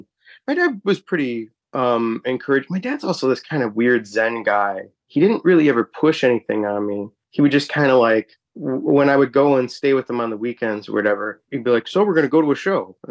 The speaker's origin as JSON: {"language": "English", "town": "Glenview", "region": "Illinois", "country": "United States", "said": "I'm from Glenview, actually."}